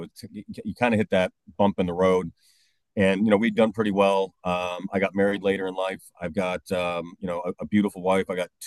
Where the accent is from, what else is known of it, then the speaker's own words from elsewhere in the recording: Chicago, Illinois, United States; Yeah, so I was born and raised in the city of Chicago on the South Side.